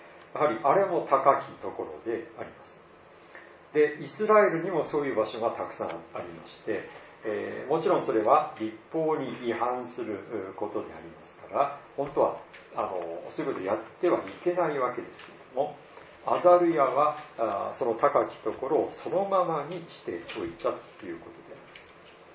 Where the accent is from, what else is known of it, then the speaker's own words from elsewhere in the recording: Tohoku, Japan; 私の田舎、東北の田舎でももう高いところにはほとんど神社というのがあったり